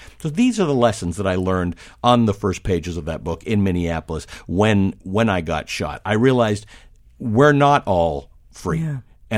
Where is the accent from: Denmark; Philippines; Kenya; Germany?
Kenya; born there; also born or lived in South Africa / Canada / United States; I am Indian. I am South African. I am Kenyan. I am Canadian. I'm American. I'm a citizen of the world. As I say on my Twitter bio, I'm actually a Kenyan-born Muslim